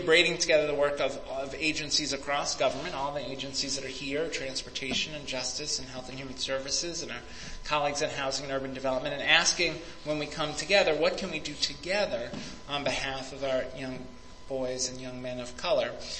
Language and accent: English; New York City, New York, United States; born or raised there